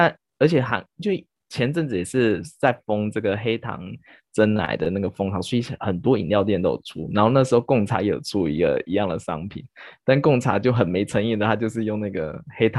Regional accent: Taiwan; 因为我台湾人就很习惯

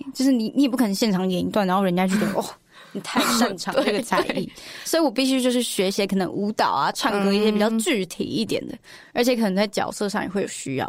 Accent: Taipei, Taiwan; 因为我小时候在那个台北那个布市叫什么、啊，反正就是有一个 卖布的地方。

